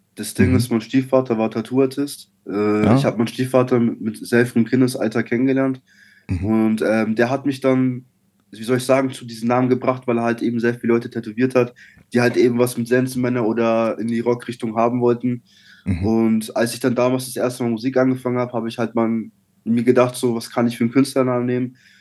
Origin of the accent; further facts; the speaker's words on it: Nuremberg, Bavaria, Germany; Ich komme aus Nürnberg, aus Mittelfranken.